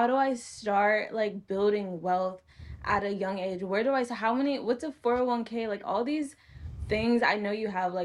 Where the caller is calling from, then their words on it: Houston, Texas, United States; I'm from Houston, Texas.